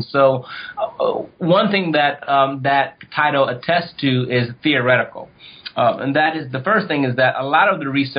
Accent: Ohio, United States; One, on full disclosure, I'm from Ohio.

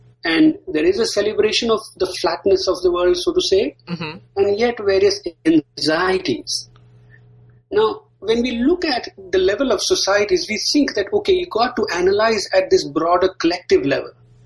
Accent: India; Well, broadly, like growing up in India

